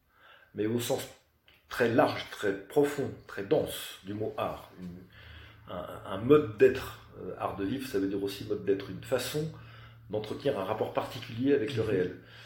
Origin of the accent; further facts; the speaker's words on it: France; je dis ça aussi parce que je suis français, je l'assume parfaitement